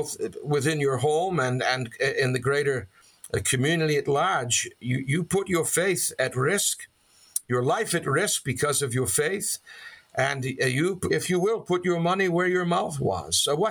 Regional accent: Boston, Massachusetts, United States; now in Philadelphia, United States; I remember growing up in Boston, a great fan of the Boston Celtics basketball team and their legendary coach, Red Auerbach, and I know that name is anathema here in Philly

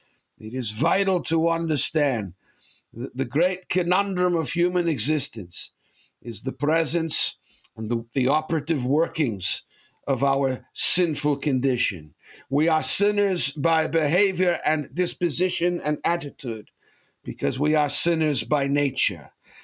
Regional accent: Massachusetts, United States; And you know, I was raised outside of Boston. I was literally where I grew up. My home was at the end of a dead-end street.

